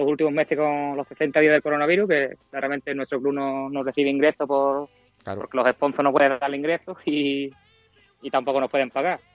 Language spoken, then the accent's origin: Spanish; Cádiz, Andalusia, Spain; now in Italy; somos todos de Cádiz.